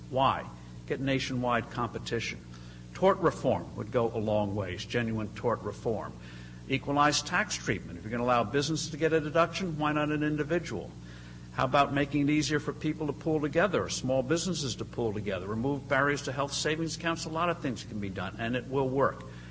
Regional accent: New Jersey, United States; I come from New Jersey. We have crazy regulations there

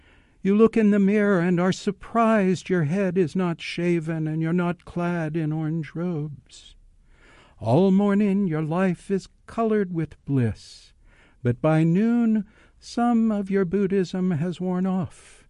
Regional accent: Kansas, United States; I'm also from Kansas.

